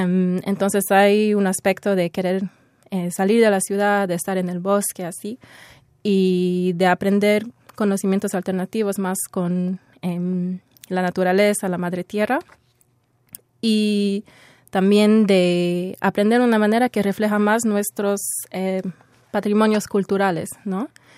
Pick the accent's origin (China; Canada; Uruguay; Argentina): Canada; Montreal, Quebec; creciendo acá en Montreal, en la ciudad